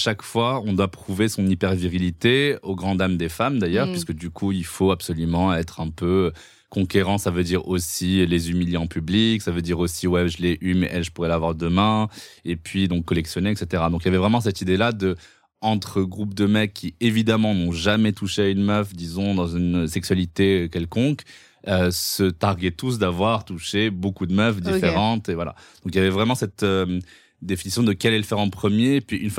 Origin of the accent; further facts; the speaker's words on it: Morocco; moi, j'ai grandi au Maroc